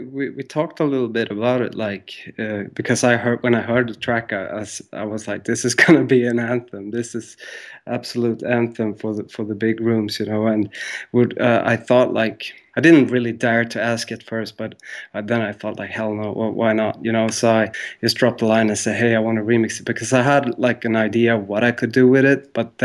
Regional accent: Stockholm, Stockholm County, Sweden; growing up in Sweden, and it's a small community, and in the dance world, you know, so and especially in Stockholm

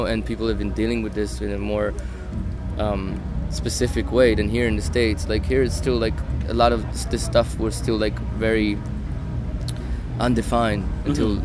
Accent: Slovenia; No, I grew up in Central Europe. I'm from Slovenia.

